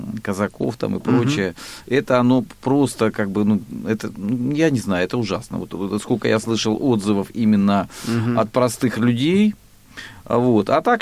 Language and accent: Russian; Rostov Oblast, Russia; Я же из Ростовской области.